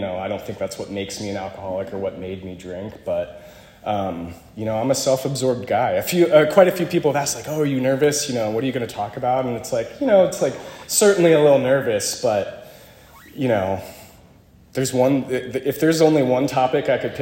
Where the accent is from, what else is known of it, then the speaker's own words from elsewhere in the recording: Alexandria, Virginia, United States; I'm from Alexandria, Virginia, originally.